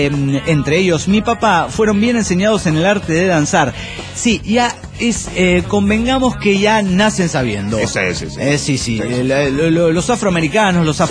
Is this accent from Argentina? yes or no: yes; Las Toscas, Santa Fe, Argentina; de las Toscas Santa Fe, Argentina.